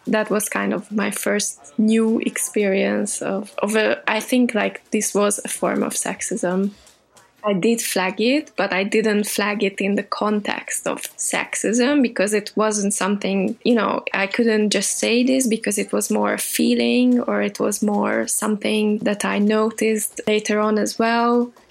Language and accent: English; Budapest, Hungary; now in Paris, France; I'm from Budapest, Hungary